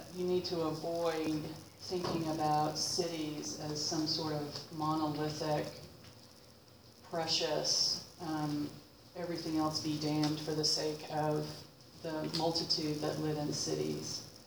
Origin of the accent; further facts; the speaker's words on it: Texas, United States; as a human being and as a funder, as a Texan, as a mother.